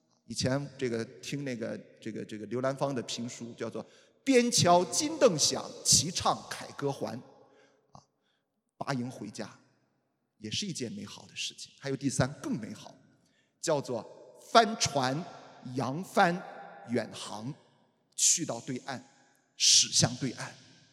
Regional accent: Shandong, China; 我们山东人的规矩送这个女孩子出嫁

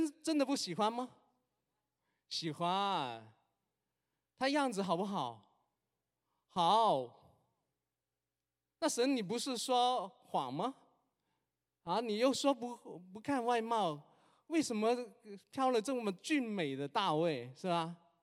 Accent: southern China, China; 大概我是南方长大的啊，我个子比较高哈

